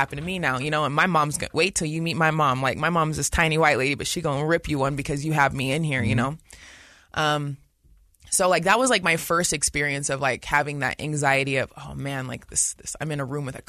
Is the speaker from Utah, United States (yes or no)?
yes; West Valley, Utah, United States; I grew up in West Valley.